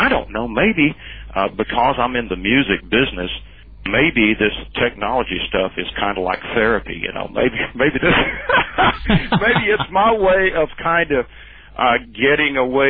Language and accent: English; Robbinsville, North Carolina, United States; I grew up in the Smoky Mountains, the early part of my life, Smoky Mountains of western North Carolina, right up against East Tennessee, in a small town called Robbinsville, North Carolina.